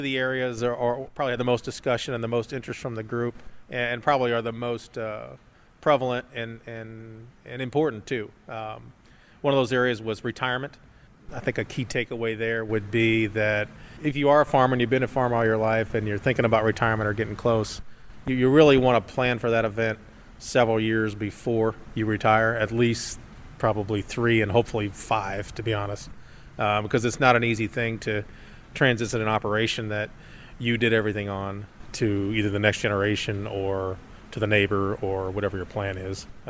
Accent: Breese, Illinois, United States; I'm originally from Breeze, Illinois, which is an hour or so south of here

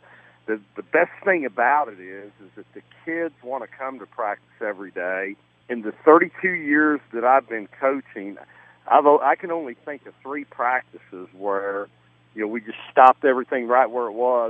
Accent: Cincinnati, Ohio, United States; I was raised around Cincinnati, so I know exactly what you guys are going through.

